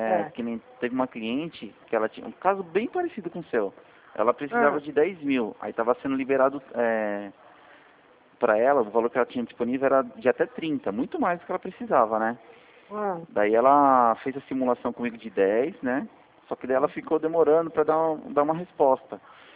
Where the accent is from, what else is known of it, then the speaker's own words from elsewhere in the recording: Itu, São Paulo, Brazil; eu sou daqui de Itu, interior de São Paulo.